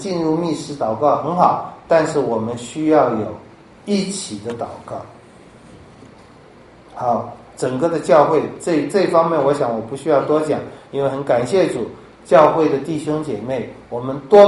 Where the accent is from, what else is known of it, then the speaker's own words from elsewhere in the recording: Taiwan; 我们台湾的很多拜假神偶像的诚啊，很诚恳的